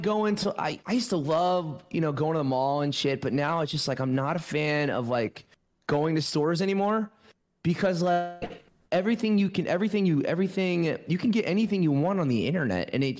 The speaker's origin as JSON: {"language": "English", "town": "Frederick", "region": "Maryland", "country": "United States", "tie": "born or raised there", "also_born_or_lived": "Alaska", "said": "I grew up in Alaska, and then I also grew up in Frederick, Maryland. And I'm going to go with Frederick, Maryland. I grew up in Frederick, Maryland from 2004 until 2015."}